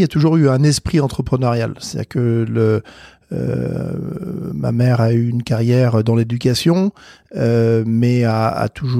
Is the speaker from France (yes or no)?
yes; France; also born or lived in United States; j'ai 46 ans, je suis né aux États-Unis, d'une mère américaine, d'un père français, et après quelques années aux États-Unis, j'ai passé le reste de mon enfance en France.